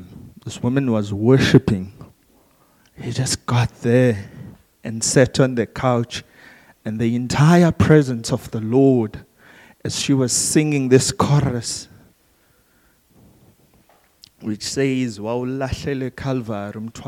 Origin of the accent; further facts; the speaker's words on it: Eastern Cape, South Africa; When I want to be fancy, I tell people I'm from King Williamstown. But I'm not from King. I'm from around King Williamstown.